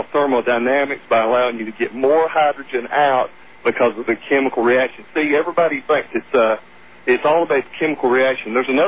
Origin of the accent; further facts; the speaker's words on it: Tennessee, United States; they're developing in Tennessee right now. It's my home state.